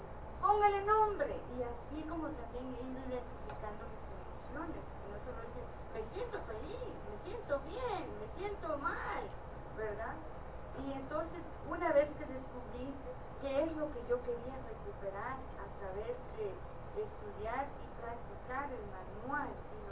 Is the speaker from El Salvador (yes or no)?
yes; El Salvador; accent: Salvadoran; cuál es mi acento, mi manera de hablar. Antes gritaba, o sea, he mejorado. Ahora ando medio perdida que no sé ya ni si hablar como salvadoreña